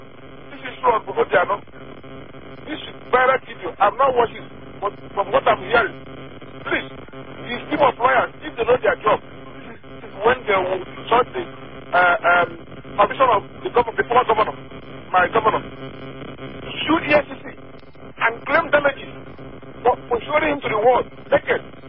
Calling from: Kubwa, Federal Capital Territory, Nigeria; I'm calling from Kubwa.

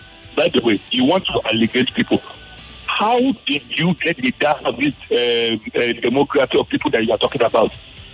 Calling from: Ajah, Lagos, Nigeria; from Aja.

